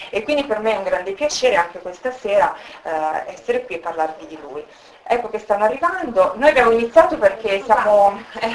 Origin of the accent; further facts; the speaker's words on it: Carrara, Tuscany, Italy; Io sono carrarese d'occhio